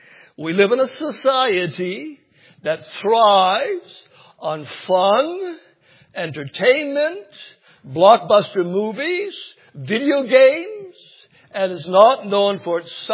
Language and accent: English; United States; but I can speak against football now because I'm American.